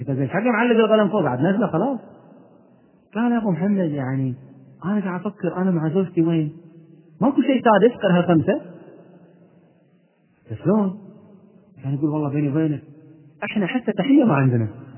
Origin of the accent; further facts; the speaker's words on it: Kuwait; أحد الدكاترة عندنا في الكويت